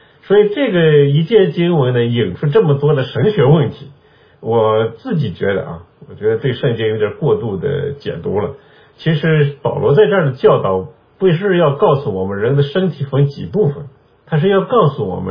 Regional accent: China

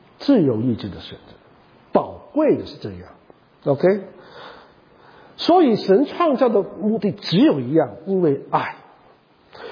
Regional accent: China; 在我们中国人古代的经文呢，甲骨文里面一个字呢，这样写的

